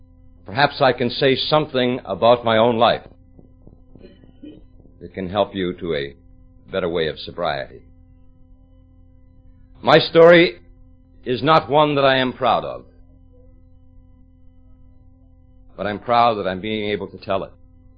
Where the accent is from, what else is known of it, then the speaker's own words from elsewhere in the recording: Worcester, Massachusetts, United States; I was born in 1925 in Worcester, Massachusetts. Before you take out your calculators, I'm 55 years old. I was born the son of Irish immigrant parents, a mother that couldn't read and write, and I was embarrassed about that.